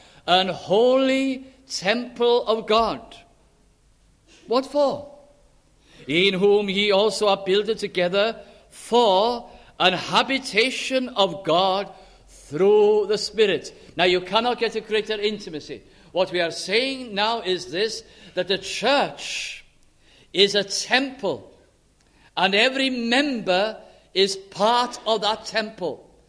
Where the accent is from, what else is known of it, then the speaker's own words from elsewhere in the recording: Wales, United Kingdom; I'm Welsh because I'm born in Wales.